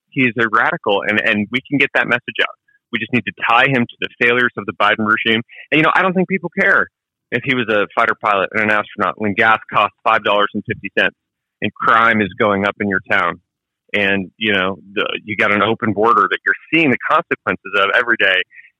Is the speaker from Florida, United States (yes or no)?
no; Tucson, Arizona, United States; In my hometown of Tucson, homicide is up 87% since 2019, wow.